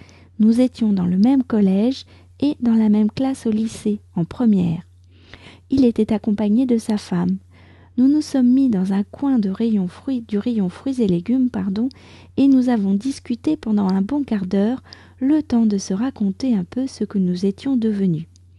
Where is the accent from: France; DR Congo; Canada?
France; je suis française, j'habite près de Paris